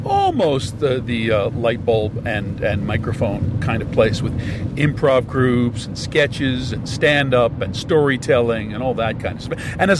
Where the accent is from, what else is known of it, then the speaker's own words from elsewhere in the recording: Philadelphia, Pennsylvania, United States; I'm from Philadelphia. I grew up.